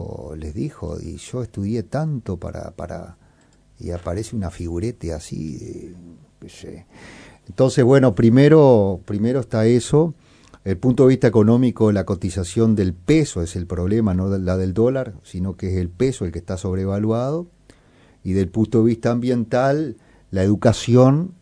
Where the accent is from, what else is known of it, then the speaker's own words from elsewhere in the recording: Paysandú, Uruguay; yo vengo también de repente del interior, de Paysandú, tengo mi manera de hablar.